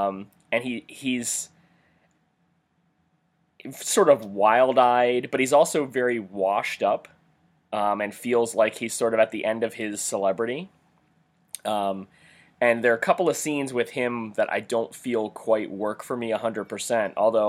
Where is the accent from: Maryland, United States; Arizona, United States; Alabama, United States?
Maryland, United States; Baltimore; a lot of our Baltimore area fans, since we are both from Baltimore, a lot of our friends and a lot of our former coworkers are probably aware